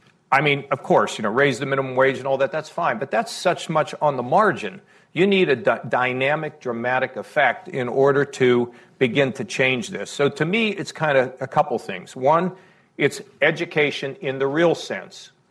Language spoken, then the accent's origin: English; United States; It goes against everything I've ever learned as an American